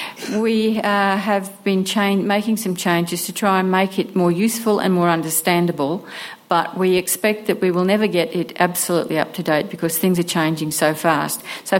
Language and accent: English; Australia; so I'm Australian.